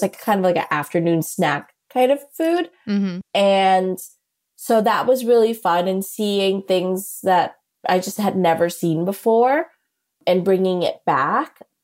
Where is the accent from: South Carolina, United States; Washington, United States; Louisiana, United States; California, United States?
Louisiana, United States; New Orleans; You know, I come from New Orleans